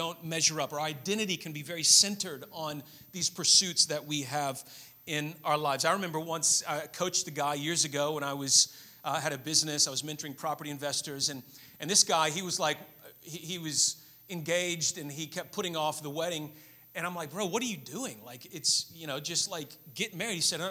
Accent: Australia; accent: American; I know I have an American accent, but I'm speaking to you not as an American judging your culture. I am speaking as a fellow Australian.

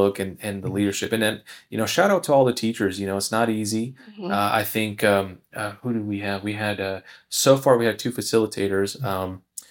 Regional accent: Arkansas, United States; I remember going to California, visiting my dad, before graduation, they'd be like, oh, you know, I'm from Arkansas.

